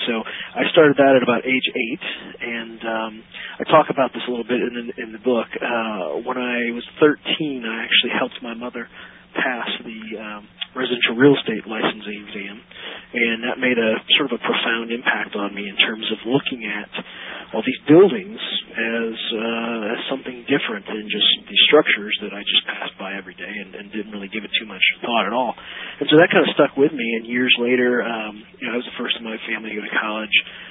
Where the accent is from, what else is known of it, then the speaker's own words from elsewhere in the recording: Illinois, United States; I think you know I'm from Illinois, outside of Peoria.